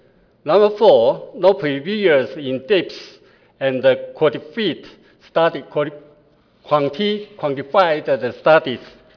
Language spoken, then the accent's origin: English; Taiwan; English is a second language; I come from Taiwan. So you know, my English is not so good.